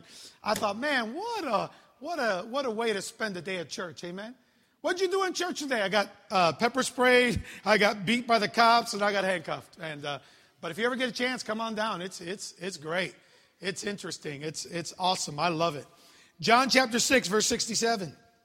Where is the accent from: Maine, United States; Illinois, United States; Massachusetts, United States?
Illinois, United States; Chicago; Number two, I grew up in Chicago. All right. South Side.